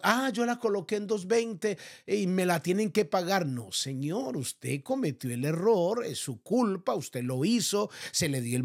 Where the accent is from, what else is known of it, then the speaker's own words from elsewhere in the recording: Colombia; En mi país, Colombia, pues una estufa, una estufa, así decimos